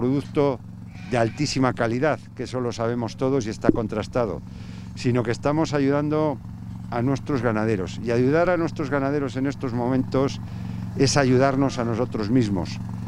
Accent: Castile and León, Spain; que hablan de cómo somos todos los castellanos y los leoneses.

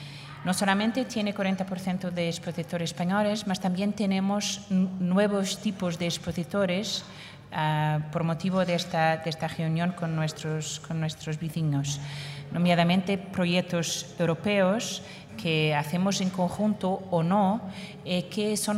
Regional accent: Portugal; first language Portuguese; Spanish is a second language; Yo soy portuguesa, hablo portugués, que voy a intentar de hablar lo que nosotros llamamos portuñol

